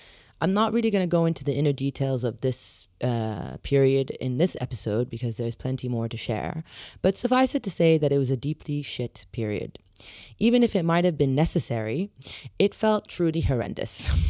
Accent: London, United Kingdom; also born or lived in Middle East; after I returned to my hometown of London, after 7 years living abroad in the Middle East, working as a journalist.

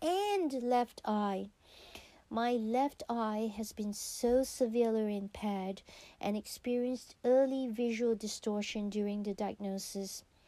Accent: Malaysia; I love durians since childhood, growing up in Malaysia.

